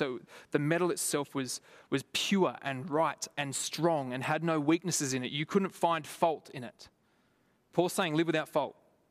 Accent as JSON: {"language": "English", "town": "Lithgow", "region": "New South Wales", "country": "Australia", "said": "It was similar to me when I moved from Lithgow. When I moved from Lithgow and I was wearing my three necklaces"}